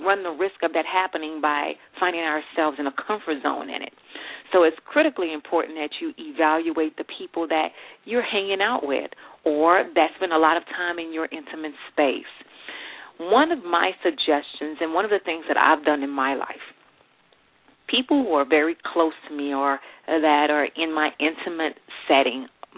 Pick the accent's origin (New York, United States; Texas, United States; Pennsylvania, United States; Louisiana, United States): Louisiana, United States; New Orleans; I am from New Orleans, yes.